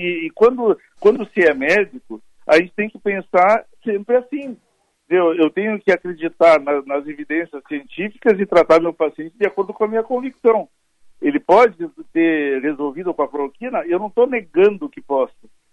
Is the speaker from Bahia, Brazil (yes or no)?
no; Rio Grande do Sul, Brazil; tenho familiares aí, tenho vínculos, enfim, sou gaúcho e amo o Rio Grande do Sul e os gaúchos e as gaúchas